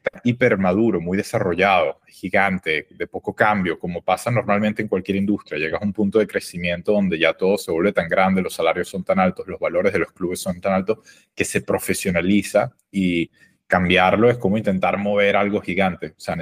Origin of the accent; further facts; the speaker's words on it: Venezuela; como dos latinos, sector argentina, yo soy venezolano.